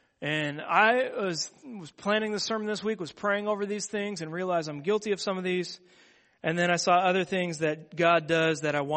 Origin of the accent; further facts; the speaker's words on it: Seattle, Washington, United States; I grew up in Seattle, Washington, and the family business on my mom's side was selling electronics to fishermen.